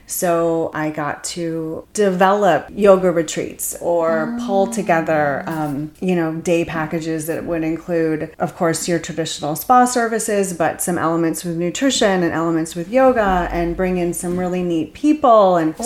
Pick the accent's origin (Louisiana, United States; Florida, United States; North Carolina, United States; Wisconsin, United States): Florida, United States; also born or lived in Georgia; back to South Florida when my mom was sick, which is where I grew up, was a spa manager at a big spa in Palm Beach.